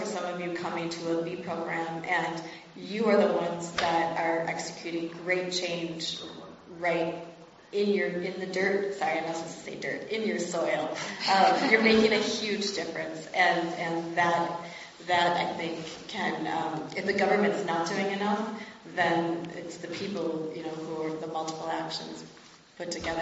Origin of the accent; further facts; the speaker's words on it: Minnesota, United States; I'm from Minnesota, and our government is really supportive of bees.